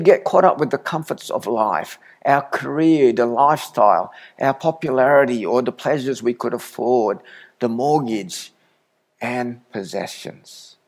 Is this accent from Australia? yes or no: yes; Australia; Hey, I'm an Australian